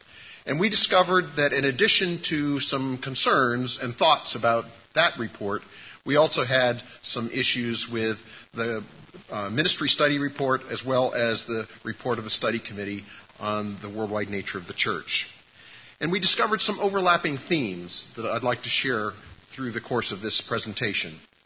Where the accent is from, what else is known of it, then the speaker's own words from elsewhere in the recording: Pennsylvania, United States; I'm from Western Pennsylvania, and I'm here on behalf of the Methodist Federation for Social Action.